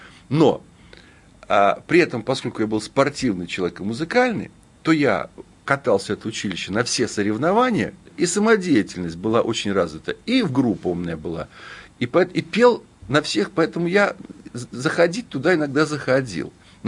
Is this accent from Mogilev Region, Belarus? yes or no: no; Vitebsk Region, Belarus; Это Брасловские озера. Брасловские озера – это ведущая курортная зона Белоруссии.